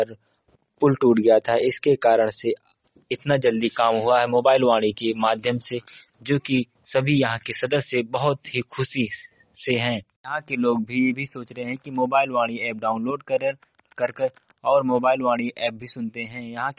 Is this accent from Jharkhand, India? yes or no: no; Uttar Pradesh, India; मैं सीएम कन्नौज अंबेडकर नगर का रहने वाला हूं।